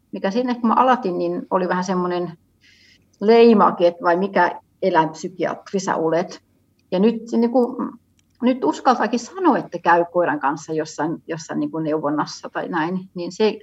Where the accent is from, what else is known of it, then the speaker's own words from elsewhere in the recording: Switzerland; Finnish is a second language; moved away; mä olen kotoisin Sveitsistä, ja juuri kun mä muutin pois sieltä